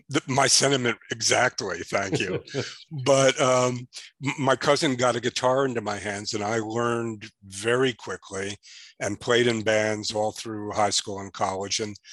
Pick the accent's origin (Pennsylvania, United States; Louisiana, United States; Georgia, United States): Pennsylvania, United States; Reading; I grew up in Reading, Pennsylvania, and would go into Philadelphia once I was able to drive every week